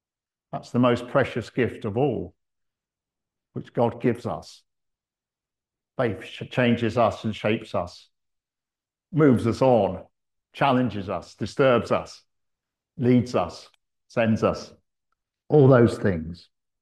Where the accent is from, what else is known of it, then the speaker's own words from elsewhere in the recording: United Kingdom; We're British, aren't we?